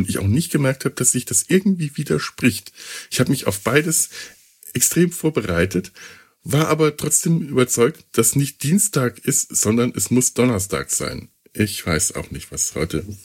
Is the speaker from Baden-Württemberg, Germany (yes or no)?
no; Bavaria, Germany; now in Cologne, Germany; Als ich nach Köln kam, als Bayer, beziehungsweise aus dem bayerischen Sprachraum